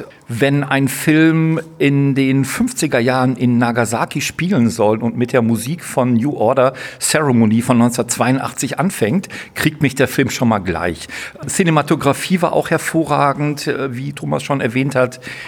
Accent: Kassel, Hesse, Germany; Ich komme aus Kassel vom Randfilm oder besser dem Randfilmfest.

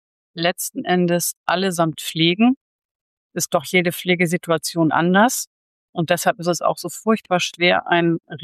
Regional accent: Hamburg, Germany; ich komme aus Hamburg.

